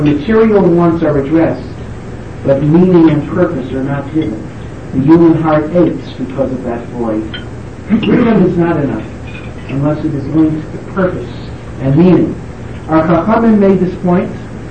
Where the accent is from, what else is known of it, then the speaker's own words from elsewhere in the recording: Hartford, Connecticut, United States; and I'm from Hartford, Connecticut, so I worked in the law department of the Aetna Life Insurance Company.